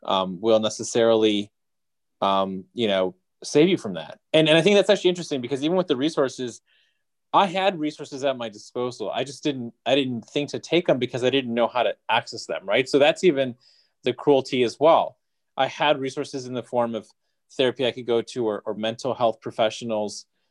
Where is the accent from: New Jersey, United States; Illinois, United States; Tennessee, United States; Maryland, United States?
Illinois, United States; Chicago; But I was born and raised in Chicago and, you know, was from a family that was very kind of typical immigrant, you know, the kind of East meets West.